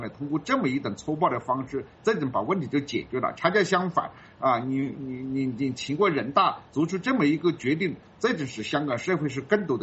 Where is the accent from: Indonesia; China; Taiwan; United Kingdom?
China; 不仅仅是我作为一个中国人是很难接受的